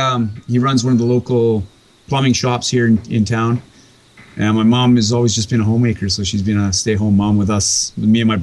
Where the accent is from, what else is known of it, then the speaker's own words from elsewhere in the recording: Prince Rupert, British Columbia, Canada; I'm second generation. My mom was born and raised in Prince Rupert. Myself, I'm born and raised here as well. So I've spent my 43 years here.